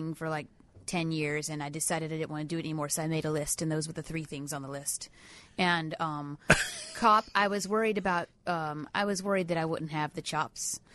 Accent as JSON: {"language": "English", "region": "Tennessee", "country": "United States", "also_born_or_lived": "Texas", "lives_now": "Chicago, United States", "said": "East Tennessee."}